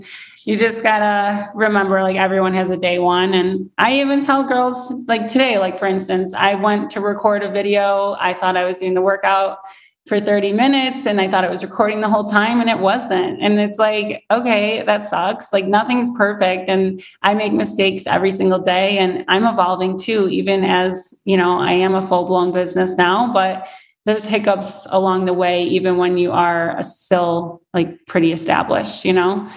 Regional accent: Chicago, Illinois, United States; I'm from Chicago and like everyone wants to go to St. Ignatius and I didn't get into that high school.

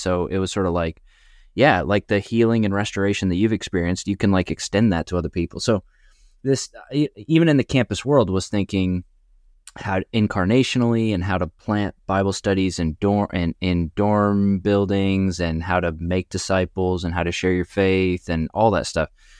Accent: Illinois, United States; And I was born and raised in Illinois, central Illinois area.

